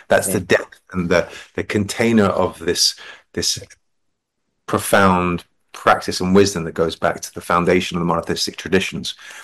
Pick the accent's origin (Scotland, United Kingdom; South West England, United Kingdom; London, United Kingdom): London, United Kingdom; So I grew up in London. I went to public school. Right. I went to two schools, Dulwich College and Harrow.